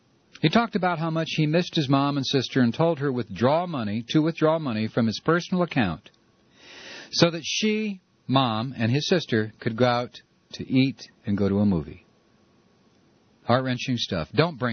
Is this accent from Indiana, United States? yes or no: yes; Indianapolis, Indiana, United States; was from Indianapolis, my hometown.